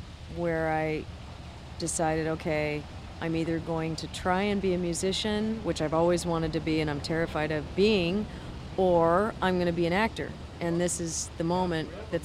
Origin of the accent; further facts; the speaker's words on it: Los Angeles, California, United States; Okay, I grew up in Southern California, all around Los Angeles, basically. I started music in a band at 16.